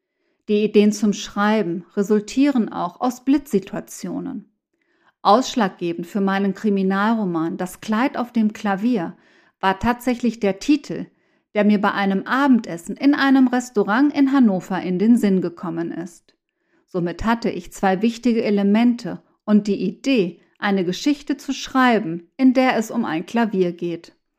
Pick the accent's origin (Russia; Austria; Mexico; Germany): Mexico; Dinge und Ereignisse, die mich in meiner Heimat Mexiko geprägt haben